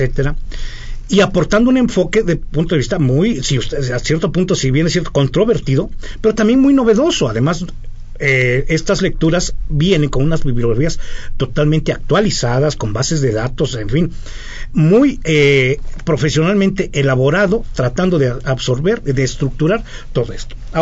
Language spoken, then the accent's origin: Spanish; Mexico